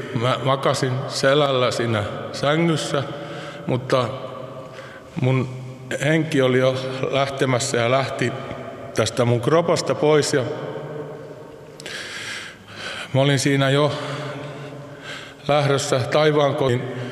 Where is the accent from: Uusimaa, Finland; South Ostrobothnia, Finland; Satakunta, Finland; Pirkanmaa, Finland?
South Ostrobothnia, Finland; Seinäjoki; born there; Olin pieni poika, ekaluokkalainen, ja minä olen syntynyt Seinäjoella.